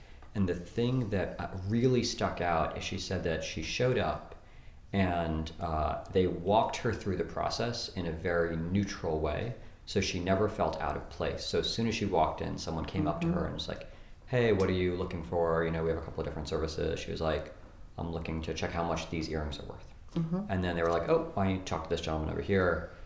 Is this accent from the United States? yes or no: yes; New York City, New York, United States; So I also grew up in New York, a combination of Staten Island, Brooklyn, Manhattan, Queens, all are places I've worked or lived.